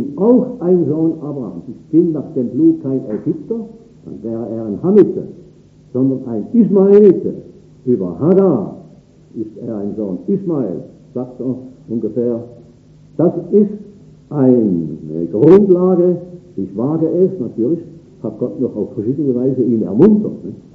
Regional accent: Switzerland; Erster Weltkrieg habe ich erlebt, nicht? Aber als Schweizer natürlich, durch Gottes Gnade. Zweiten Weltkrieg habe ich Krieg erlebt, war ich eigentlich da als Schweizer.

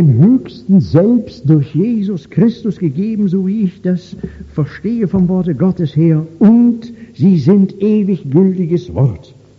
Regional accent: Baden-Württemberg, Germany; ich komme ja nun jetzt aus dem Schworbeländle

